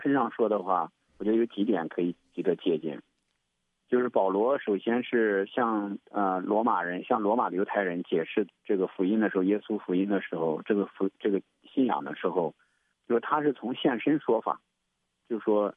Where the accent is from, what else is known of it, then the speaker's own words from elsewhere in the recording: China; 那对我们中国人来讲的话，其实也有这种，我们中国人其实也很善良的一个民族，很勤劳的一个民族